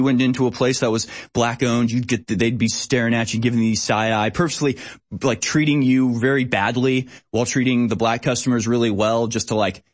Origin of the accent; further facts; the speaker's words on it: Houston, Texas, United States; But growing up in Houston, every school that I went to was like a third, a third, a third.